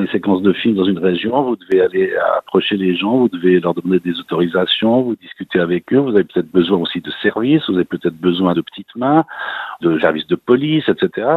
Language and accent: French; Switzerland